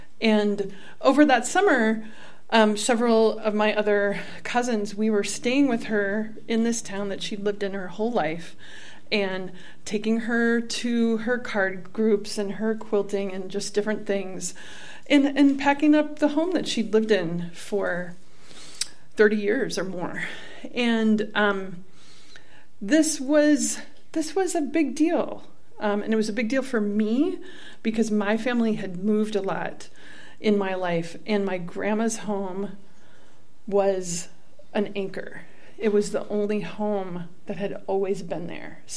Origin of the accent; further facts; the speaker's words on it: Story City, Iowa, United States; born there; I was born in Iowa, in a little town in north central Iowa called Story City.